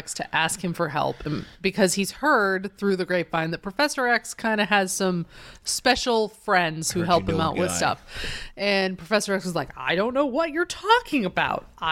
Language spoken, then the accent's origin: English; Colorado, United States; How would I know about Tim Hortons? I grew up in Colorado.